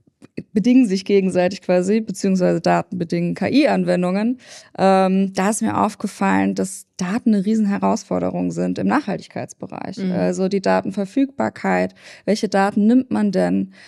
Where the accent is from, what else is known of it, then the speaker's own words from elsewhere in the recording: Ravensburg, Baden-Württemberg, Germany; Ich komme aus dem Süden Deutschlands, aus Ravensburg